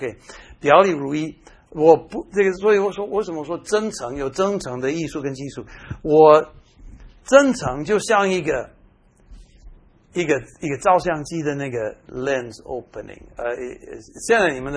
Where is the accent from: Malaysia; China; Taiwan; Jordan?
Taiwan; 以前我们台湾人有一个